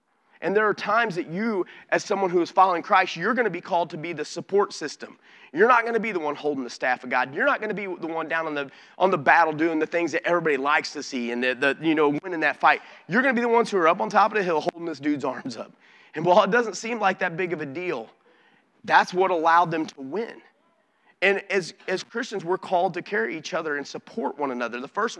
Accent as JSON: {"language": "English", "town": "Alton", "region": "Illinois", "country": "United States", "tie": "born or raised there", "said": "You know, I told you I grew up in Alton."}